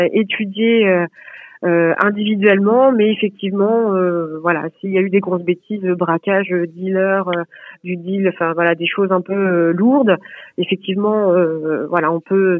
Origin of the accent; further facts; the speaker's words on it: Caen, Normandy, France; moved away; partir de chez soi pour pouvoir, comme moi j'ai pu le faire, puisque je suis de Caen, il y a 20 ans